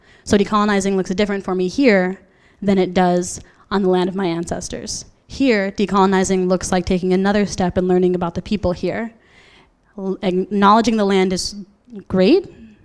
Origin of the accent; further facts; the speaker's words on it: Washington, United States; I'm from the Yakima Nation in so-called Washington State.